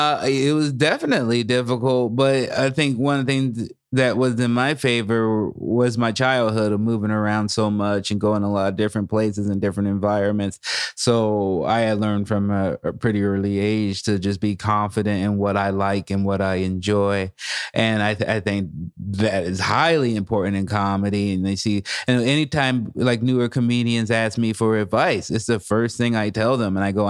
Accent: Salem, Oregon, United States; I'm going to book my own gigs in my hometown of Salem, Oregon, because I need to feed my son.

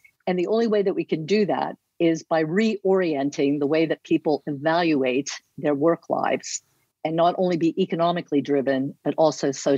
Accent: Pennsylvania, United States; moved away as an adult; now in California, United States; So I grew up in Pennsylvania, and after I finished undergrad, I moved to California and in 1977.

